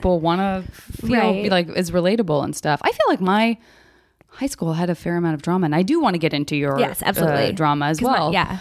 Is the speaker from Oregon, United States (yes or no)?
no; Arizona, United States; I'm from Arizona.